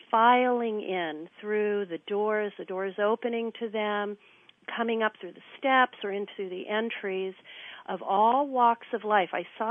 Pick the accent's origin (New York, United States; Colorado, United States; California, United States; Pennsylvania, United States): California, United States; San Francisco; And again, then also growing up in San Francisco, a San Francisco kid with all my friends and going to the schools